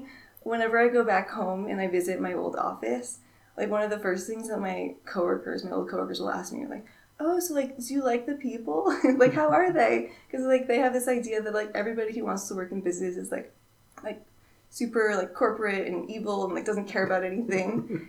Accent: Boulder, Colorado, United States; moved away as an adult; also born or lived in San Francisco / DC area / Spain; I was born in San Francisco. I lived there until I was 11. Then I moved to Boulder, Colorado, to middle school and high school there.

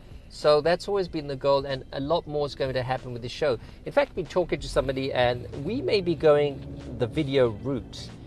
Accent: England, United Kingdom; moved away as an adult; now in United States; So I'm originally from England. Just a background for you. I'm originally from England. I moved to the United States about 14 years ago, and I became a citizen this year as well.

